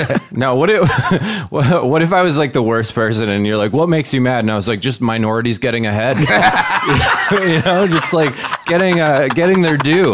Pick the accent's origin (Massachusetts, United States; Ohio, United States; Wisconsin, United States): Wisconsin, United States; And I'm from Wisconsin. I was like, no, yeah.